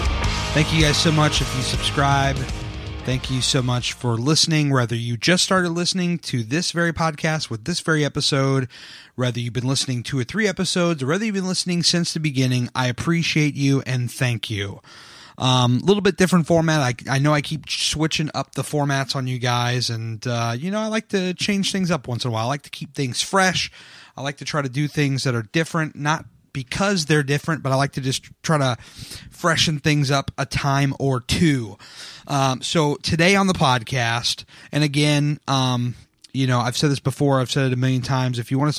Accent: Virginia, United States; also born or lived in San Diego, California; Number one, born and raised in Virginia, just outside of Washington, D.C., but spent some of my childhood in San Diego, California. So I grew up in Virginia, northern Virginia.

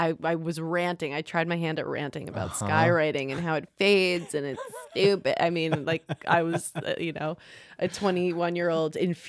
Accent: New York, United States; Well, I'm from New York, but I just acted since I was a little girl, and I wanted to perform.

